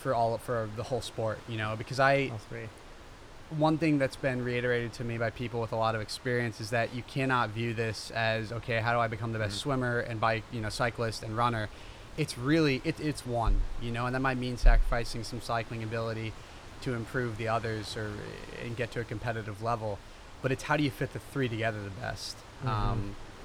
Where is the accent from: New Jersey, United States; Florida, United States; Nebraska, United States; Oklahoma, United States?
Florida, United States; Miami; I grew up in Miami, Florida, and I've always loved the heat, humidity.